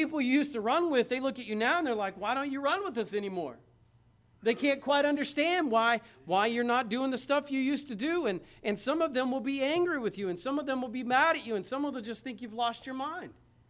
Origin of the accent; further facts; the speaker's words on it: United States; I'm an American Christian. We don't have to suffer for our faith much around here.